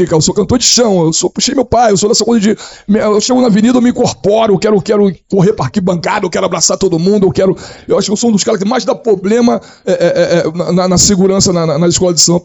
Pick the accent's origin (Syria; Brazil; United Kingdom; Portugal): Brazil; Rio de Janeiro; Eu sou cria do Morro do Bugiugue, 55 anos de Ilha do Governador